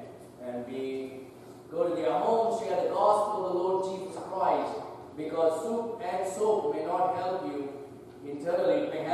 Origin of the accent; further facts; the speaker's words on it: Goa, India; I come all the way from Goa, India. Goa is a state, India is a country. And in Goa, I pastor the Grace and Truth Baptist Church.